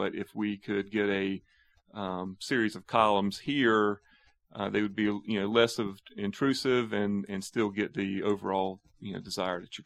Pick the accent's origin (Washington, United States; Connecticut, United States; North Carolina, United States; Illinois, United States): North Carolina, United States; Wilmington; Well, I'm a native. I was born in New Hanover Hospital.